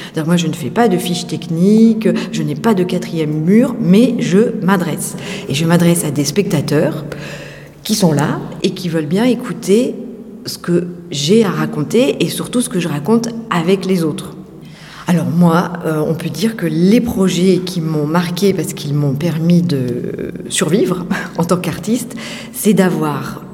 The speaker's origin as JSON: {"language": "French", "town": "Clermont-Ferrand", "region": "Auvergne-Rhône-Alpes", "country": "France", "said": "je suis originaire de Clermont-Ferrand, mais j'ai fait mes études à Strasbourg"}